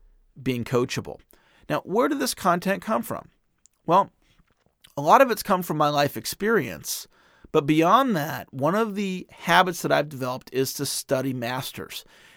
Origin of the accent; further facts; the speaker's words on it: California, United States; I grew up in Marin County, and I went to a high school called Redwood High School.